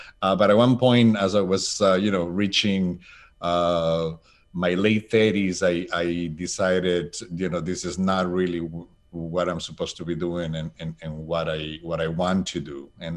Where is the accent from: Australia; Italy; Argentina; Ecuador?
Ecuador; moved away as an adult; now in United States; I'm originally from Ecuador. I was born and raised in Ecuador, and I came to the U.S. to study business management.